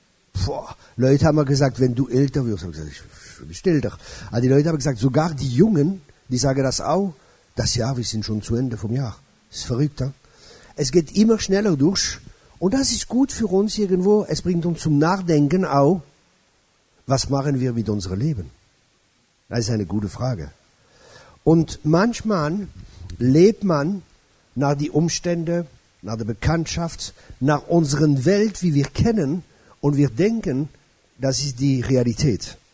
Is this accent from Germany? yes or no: no; France; German is a second language; Also essen tue ich gern. Das ist eine gute Motivation schon einmal. Als Franzose ist klar.